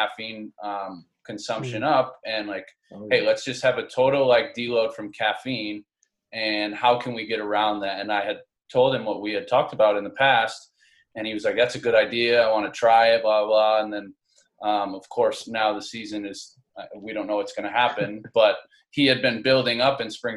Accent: Buffalo, New York, United States; like, for me, I'm from Buffalo. So when we go to Buffalo, I know a lot of good restaurants in the area

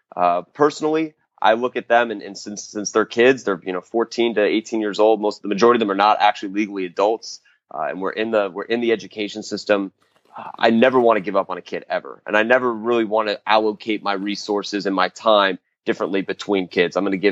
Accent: Florida, United States; now in Phoenix, United States; I'm born and raised in Central Florida. So I'm from the East Coast, but right now I'm currently in Phoenix, Arizona

